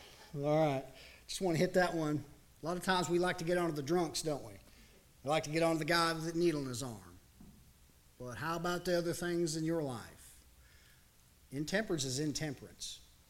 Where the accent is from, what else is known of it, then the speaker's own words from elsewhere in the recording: Washington, United States; born there; Now, for me, I was born up in the Cascade Mountains up in Washington, so I've seen some pretty country.